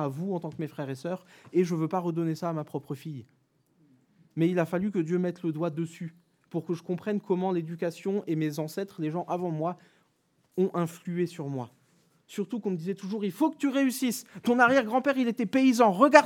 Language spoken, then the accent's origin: French; Grand Est, France; moi, je suis super content de dire que je viens d'Alsace, j'aime tellement ma région.